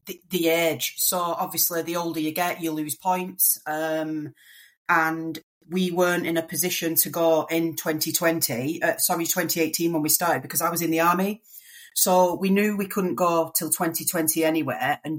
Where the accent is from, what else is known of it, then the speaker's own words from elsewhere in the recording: North West England, United Kingdom; Yeah, that's me, a northerner, yeah.